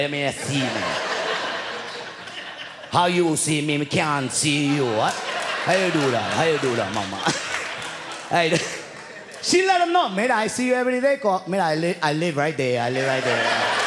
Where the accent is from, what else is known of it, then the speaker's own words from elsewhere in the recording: Bronx, New York, United States; I'm from the Bronx, that's how we do. We look out for each other in the neighborhood. I'm Bronx, that's how we do it.